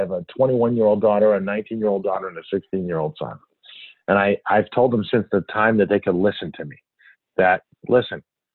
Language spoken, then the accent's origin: English; Hartford, Connecticut, United States; I grew up in Hartford and went to a really good college